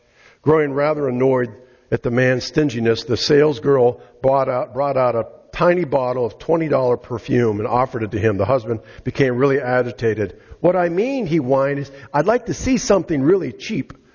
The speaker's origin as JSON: {"language": "English", "town": "Titusville", "region": "Pennsylvania", "country": "United States", "tie": "born or raised there", "said": "I grew up in Titusville, Pennsylvania, a small steel town in western Pennsylvania. That's where I considered my childhood home."}